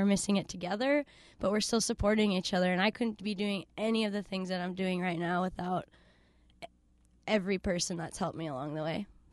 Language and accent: English; Hermantown, Minnesota, United States; Yeah, I'm from the Sticks, kind of by Hermantown up there in the woods.